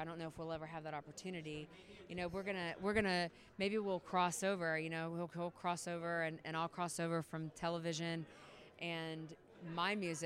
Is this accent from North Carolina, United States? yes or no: yes; North Carolina, United States; And so with my partner, my musical partner, Monty Rogers from North Carolina. We're both from North Carolina.